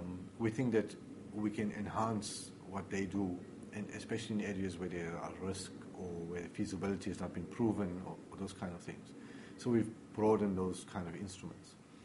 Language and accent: English; South Africa; we're not going to prescribe, as South African, that we're going to get involved in this sector or that sector.